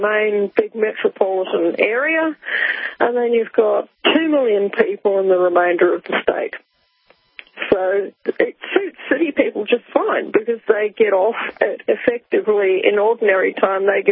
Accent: Rotorua, Bay of Plenty, New Zealand; Well, I grew up in New Zealand in Rotorua

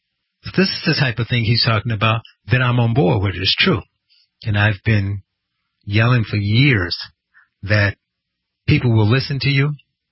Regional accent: Gary, Indiana, United States; And I grew up in Gary, Indiana. Majority black town. Most people were Democrats.

